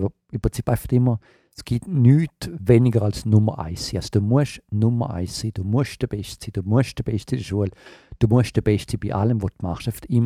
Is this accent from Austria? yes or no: no; Switzerland; Da unterschätzt man wirklich als Schweizer.